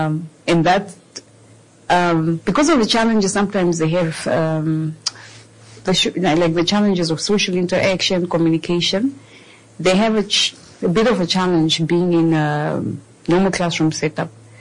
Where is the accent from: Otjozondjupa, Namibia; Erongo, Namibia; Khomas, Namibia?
Erongo, Namibia; Swakopmund; because I grew up in Mondesa.